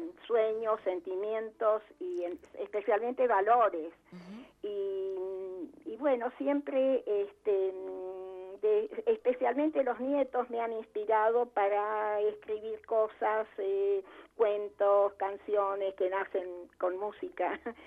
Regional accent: Tucumán, Argentina; Yo crecí en Tucumán. Fui a un colegio, a la Escuela Sarmiento de Tucumán, empecé la universidad en Tucumán

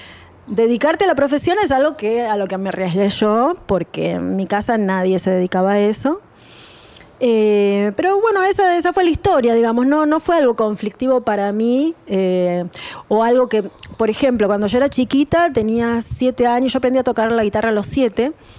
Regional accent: Buenos Aires, Argentina; en el Sanatorio Cruz Palermo, y viví toda mi vida en Palermo, toda mi vida hasta que me fui, ¿no? Pero sí, nací, soy una chica de acá, de Capital.

